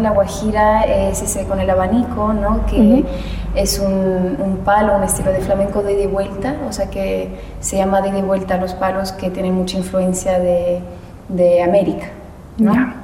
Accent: Bolivia; yo vengo de Bolivia y voy hacia ellos, ¿no? Que voy a España y voy a seguir haciendo ese sueño sin olvidar de dónde vengo

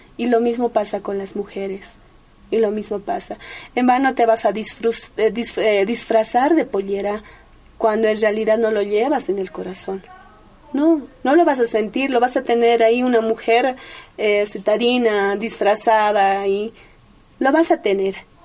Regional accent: Gualata Grande, La Paz, Bolivia; yo soy migrante de provincia Omasuyos, comunidad Gualata Grande. Mi pueblo es un pueblo muy reconocido también por la gente que fabrican...

